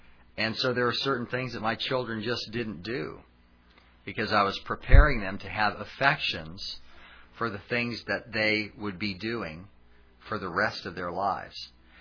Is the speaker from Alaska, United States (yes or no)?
yes; Alaska, United States; I was born in Alaska, and so growing up, I was aware of the wildness of that country